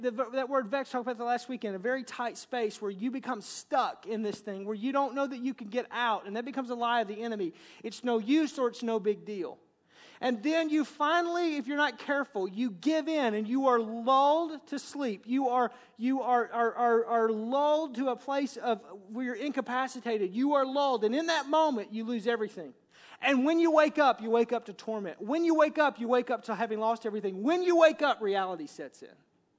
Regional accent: the South, United States; accent: southern; when I say it with my southern accent, it's naked.

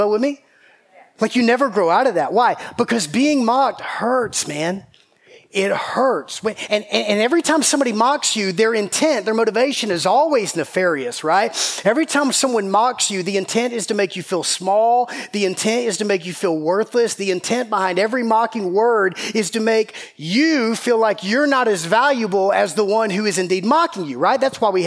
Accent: Georgia, United States; I still remember being in seventh grade, growing up in Middle Georgia, and school had already started.

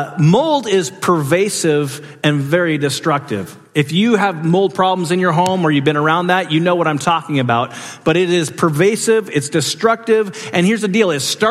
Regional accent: Alaska, United States; I grew up in Alaska, and so it's very dry there, but living in the Northwest, like Washington or Oregon

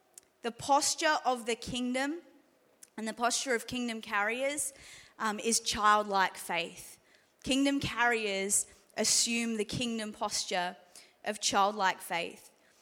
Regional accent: Geelong, Victoria, Australia; also born or lived in Adelaide; I moved from Adelaide to Geelong. I grew up in Geelong, but moved to Adelaide for 14 years, was pastoring over there, just moved back at the start of last year.

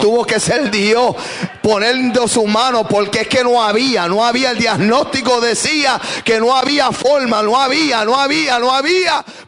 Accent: Puerto Rico; soy puertorriqueño pero me retiro en Guatemala

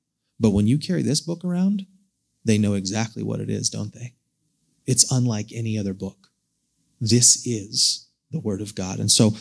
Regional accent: United States; I don't like suffering, especially as an American, because here's what I'm told as an American.

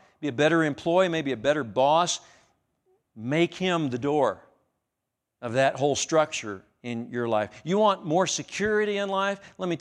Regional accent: Amarillo, Texas, United States; I grew up in Amarillo. We didn't know where the key was to the front door, right?

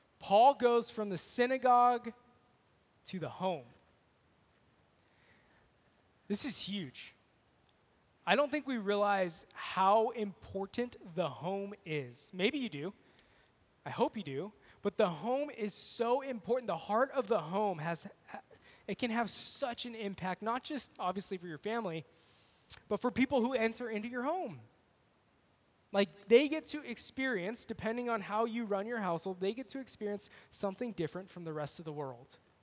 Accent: Kingsburg, California, United States; my friends in my hometown in Kingsburg that come over for dinner.

